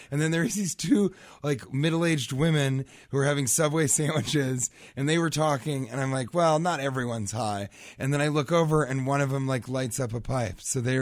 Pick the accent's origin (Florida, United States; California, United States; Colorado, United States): Colorado, United States; Denver; moved away; Yeah, I'm from Denver originally.